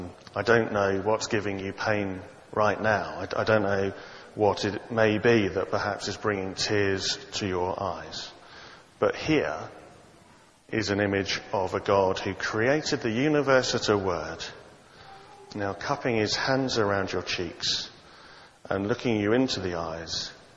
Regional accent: United Kingdom; You know, after all, we are British, aren't we? And we are a great seafaring nation.

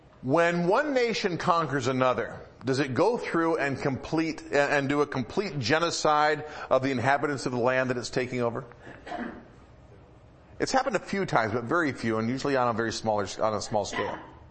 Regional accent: Detroit, Michigan, United States; I mentioned before, I grew up in the Metro Detroit area, and I knew people who were of Chaldean ancestry.

